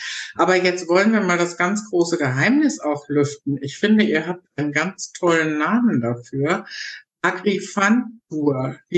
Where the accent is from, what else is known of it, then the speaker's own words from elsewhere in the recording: North Rhine-Westphalia, Germany; Ja, jetzt komme ich ja aus Nordrhein-Westfalen, ganz weit weg von euch